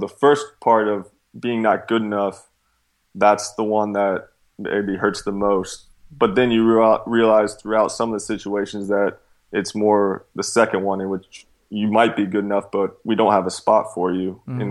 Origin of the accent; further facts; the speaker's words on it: Charlotte, North Carolina, United States; I went to train with Charlotte Eagles, my hometown team.